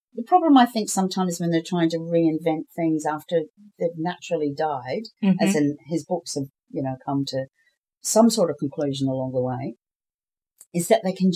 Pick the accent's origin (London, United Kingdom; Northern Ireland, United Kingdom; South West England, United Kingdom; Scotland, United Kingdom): Northern Ireland, United Kingdom; Belfast; Because it's made, it's actually made in Belfast. That's where I come from. And most of them talk like us over here.